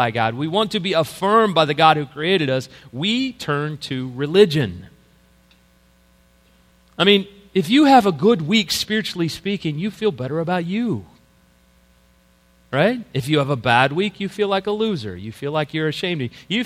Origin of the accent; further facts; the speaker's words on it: Deep South, United States; I know, as I was raised in the Deep South, that my grandparents on both sides were racist.